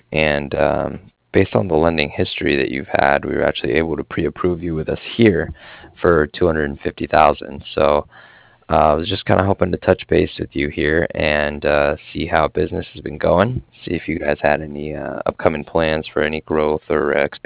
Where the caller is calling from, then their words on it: Cardiff, Wales, United Kingdom; I was calling from Cardiff